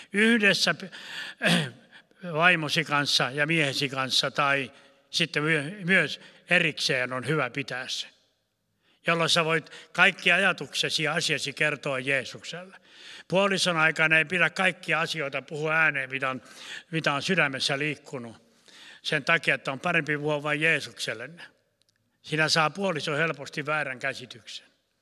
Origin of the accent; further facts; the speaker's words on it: Ostrobothnia, Finland; näin meikäläisen kielellä käytämään, tuun Pohjanmaalta, niin siellä on karkeita sanoja paljon mukana.